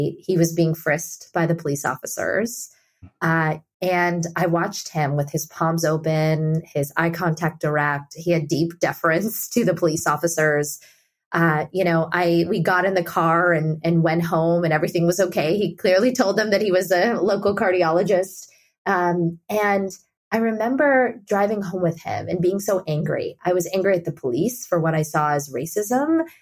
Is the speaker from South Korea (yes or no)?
no; India; especially growing up in India